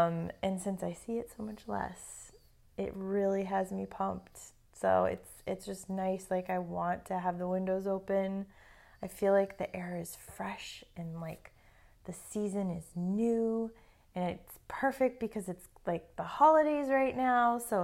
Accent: New England, United States; Fall used to be my favorite season when I lived up north. Then I'm from New England.

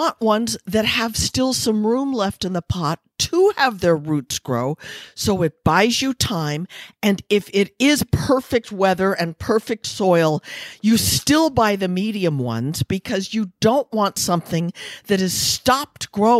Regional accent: Midwest, United States; You know, I'm from the Midwest, and you have to show me, and my critical mind is always going, yeah, right.

